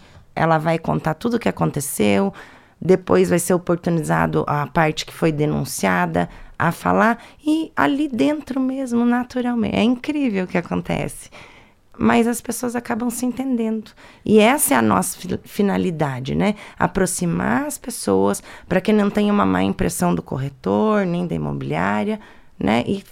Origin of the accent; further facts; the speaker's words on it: Foz do Iguaçu, Paraná, Brazil; born there; now in Cascavel, Brazil; Eu sou nascida em Foz do Iguaçu, mas eu tenho minha família aqui em Cascavel.